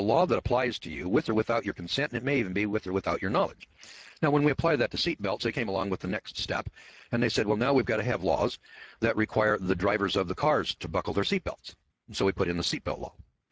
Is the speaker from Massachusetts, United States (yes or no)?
no; Missouri, United States; See, I'm from the Midwest here in Missouri.